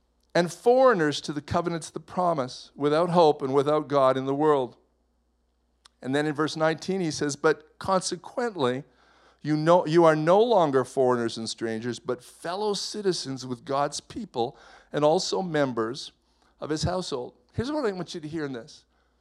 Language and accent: English; Canada; Well, I'm a Canadian.